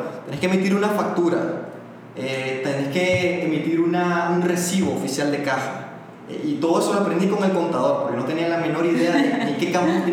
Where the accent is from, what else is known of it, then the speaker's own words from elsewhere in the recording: Carazo, Nicaragua; Yo soy de Carazo, sin embargo saqué la empresa en Managua, porque aquí quedaba la oficina